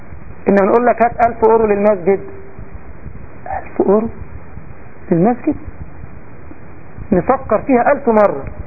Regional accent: Egypt; ولذا سأقص عليكم موقفا والله حدث معي في بلدنا مصر

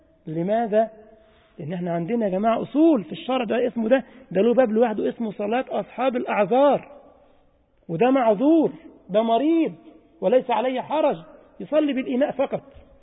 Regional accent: Egypt; يعني أذكر إن في بلدنا كنت شاب كده بيعمل نقاش، احنا بنسميه نقاش عندنا في مصر، اللي انتوا بتسموه الصباغ او الدهان

